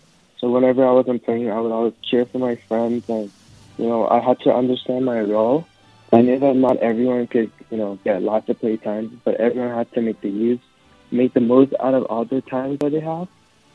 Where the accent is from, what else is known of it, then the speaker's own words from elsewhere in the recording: Bangkok, Thailand; now in Vancouver, Canada; I'm from Thailand. I'm from Bangkok.